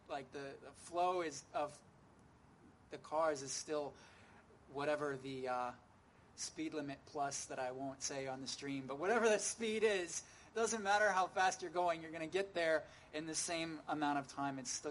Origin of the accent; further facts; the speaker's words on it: New Jersey, United States; Something that you may or may not know about me is that I am, I grew up in New Jersey. I worked in New York for a while.